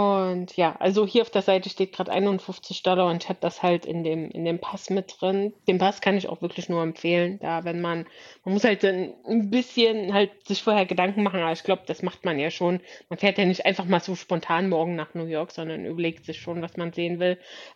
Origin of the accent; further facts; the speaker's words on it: Berlin, Germany; Also auch als Berlinerin kein Vergleich.